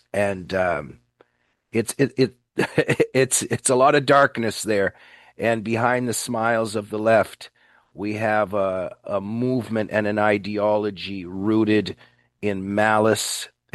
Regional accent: United States; the child of Russian immigrants who loves America. And the reason I say that is I was growing up in the United States

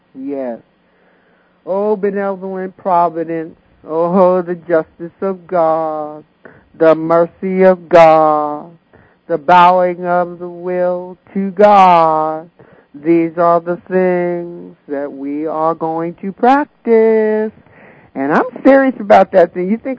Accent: Englewood, New Jersey, United States; Where I come from. Let me tell you, I come from Englewood, New Jersey.

